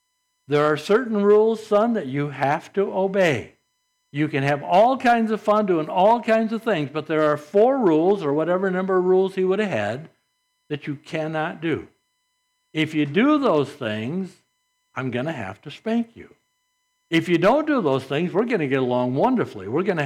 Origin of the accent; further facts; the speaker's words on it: Saginaw, Michigan, United States; Well, we grew up in Saginaw.